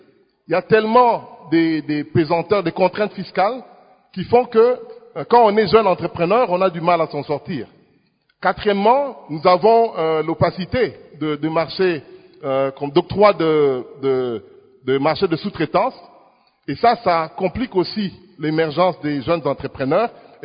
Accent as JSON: {"language": "French", "country": "DR Congo", "said": "même ici chez nous en RDC"}